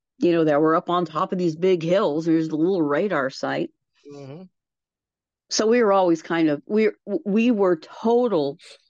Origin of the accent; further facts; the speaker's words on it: Germany; I was born and raised in Germany.